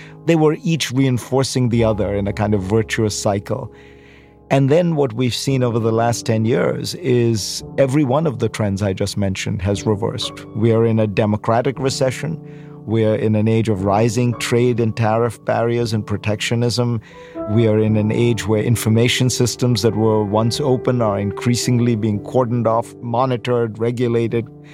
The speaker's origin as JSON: {"language": "English", "country": "India", "tie": "born or raised there", "said": "I grew up in India in the 70s."}